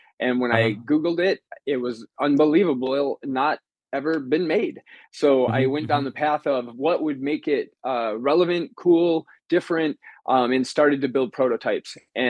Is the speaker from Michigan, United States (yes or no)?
yes; Michigan, United States; moved away as an adult; now in California, United States; So I grew up in the Midwest in Michigan, a great place to come from.